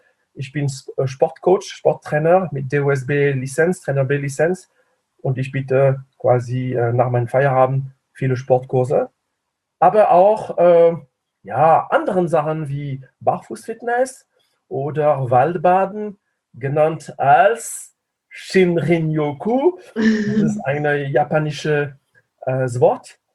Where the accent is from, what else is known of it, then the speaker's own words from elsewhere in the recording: France; now in Tübingen, Germany; Ich bin Franzose. Ich lebe seit 35 Jahren demnächst in Tübingen. Ich habe Tübingen nie verlassen, naja, und ja, ich bin, in ein paar Wochen werde ich 62